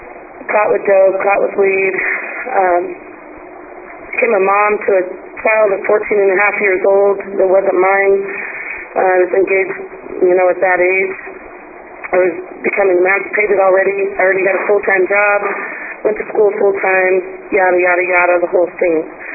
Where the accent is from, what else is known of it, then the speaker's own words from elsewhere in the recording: Compton, California, United States; I'll start out, I was raised in Compton, California. I was raised by bikers my entire life.